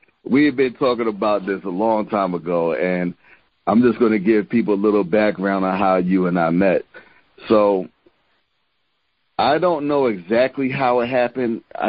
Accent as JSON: {"language": "English", "town": "Baltimore", "region": "Maryland", "country": "United States", "said": "I'm from Baltimore, so that's only like an hour and change."}